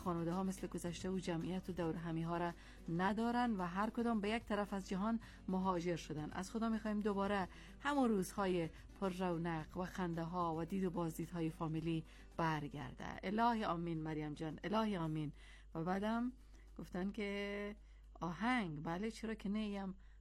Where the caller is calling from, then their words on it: Mashhad, Razavi Khorasan, Iran; از مشهد هستم،